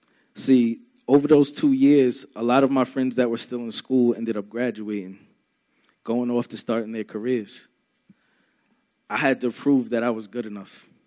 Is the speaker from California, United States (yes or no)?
no; Baltimore, Maryland, United States; also born or lived in Brooklyn, New York; I was born in Brooklyn, New York, August 9th of 1990. But soon after, my mother relocated here to Baltimore.